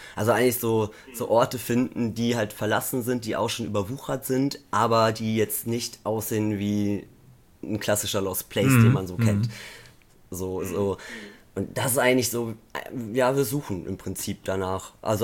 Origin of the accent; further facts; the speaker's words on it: Münster, North Rhine-Westphalia, Germany; wir kommen aus Münster.